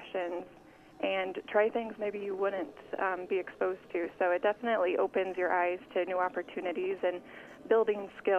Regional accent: Winterset, Iowa, United States; I'm from Madison County in Winterset, and I was in 4-H in my middle school years.

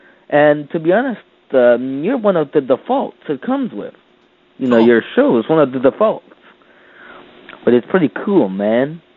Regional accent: Danbury, Connecticut, United States; I am from Danbury, Connecticut, and I've been listening to your podcast

